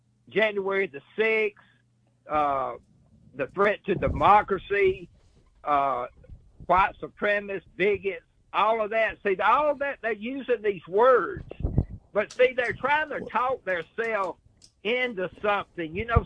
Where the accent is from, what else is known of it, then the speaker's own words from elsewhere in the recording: Southern United States, United States; As a Southerner, men like A.P. Hill was certainly a hero of mine